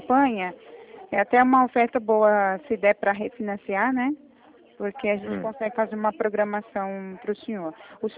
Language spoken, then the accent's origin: Portuguese; Itatiba, São Paulo, Brazil; Eu sou Itatiba.